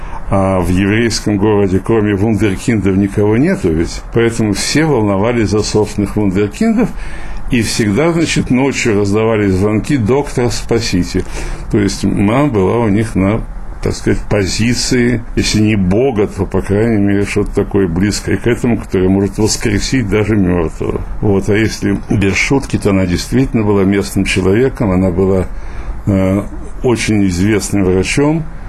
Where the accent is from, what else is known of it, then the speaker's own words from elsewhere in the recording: Babruysk, Mogilev Region, Belarus; born there; accent: Babruysk; Я родился в Бобруйске. Это такой небольшой городок Могилевской области в Белоруссии. Считается и белорусской Одессой, потому что там было всегда обилие евреев